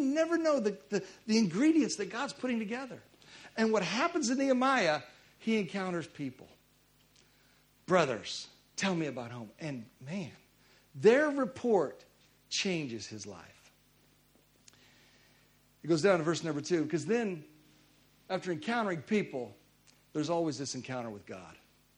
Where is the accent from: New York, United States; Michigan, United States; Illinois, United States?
Illinois, United States; I mean, I grew up near Chicago, but if somebody came by and said, hey, I'm from Kansas City, I don't care who they are, man, I connect with them